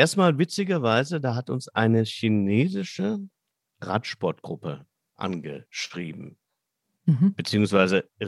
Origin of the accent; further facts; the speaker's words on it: Bavaria, Germany; Ich bin ja Alt-Berliner. Ich kenne Berlin, seit ich denken kann und damit natürlich auch die Berliner Mauer. Und allein diese Erfahrung dann von Bayern, wo ich aufgewachsen bin